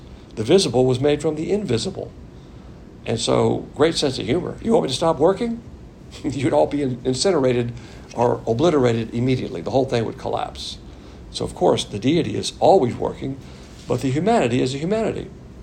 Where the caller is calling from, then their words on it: Texas, United States; I say truck because we're zooming here from Texas. Most of us have trucks